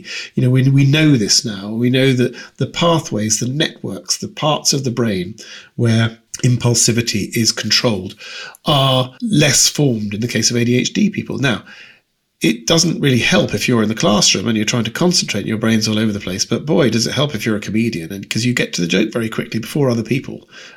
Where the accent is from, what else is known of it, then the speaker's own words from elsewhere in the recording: Edinburgh, Scotland, United Kingdom; now in London, United Kingdom; went up and did an Edinburgh festival back in my hometown and was discovered by the BBC and Wogan, and the rest is history. So there you go. Edinburgh childhood, London university, and downhill ever since.